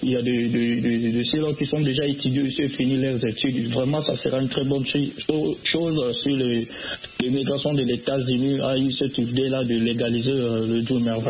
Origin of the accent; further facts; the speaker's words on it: DR Congo; moved away; also born or lived in Angola; quand je suis congolais